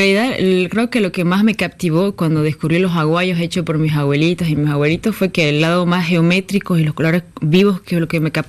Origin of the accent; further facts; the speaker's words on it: Bolivia; born there; qué maravillosa oportunidad de haber nacido en este país, en esta ciudad.